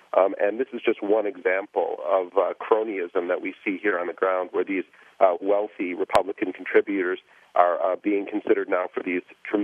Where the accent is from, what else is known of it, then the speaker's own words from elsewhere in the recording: New York, United States; I told him I was from New York